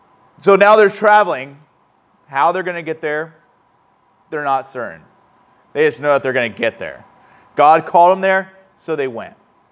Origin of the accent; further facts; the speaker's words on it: California, United States; We're both from the United States. We're both from California.